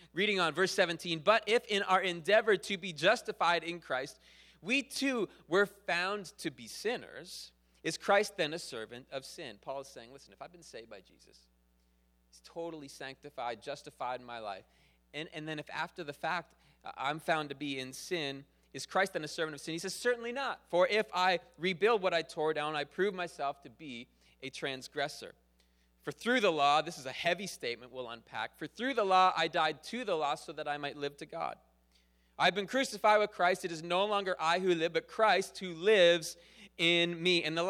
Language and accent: English; Canada; Not, like, I'm Canadian, so not the good guy shoots the bad guy.